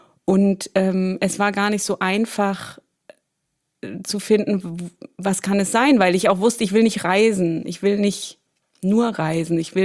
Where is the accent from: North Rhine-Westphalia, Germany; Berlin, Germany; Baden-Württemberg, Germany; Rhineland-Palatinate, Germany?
Berlin, Germany; born there; Also, ja, geboren bin ich ganz banal in Berlin.